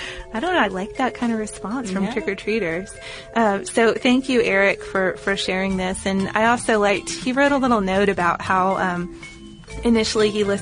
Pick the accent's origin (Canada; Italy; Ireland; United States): Ireland; Where I grew up in Ireland, one of the main crops was sugar beet. In Carlottown, there was a big sugar factory that only closed down a few years ago